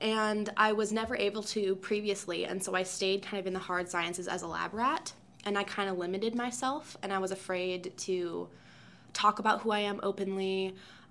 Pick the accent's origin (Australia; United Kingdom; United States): United States; Olympia, Washington; I am from Olympia. I'm born and raised in Olympia. And not only did I grow up on campus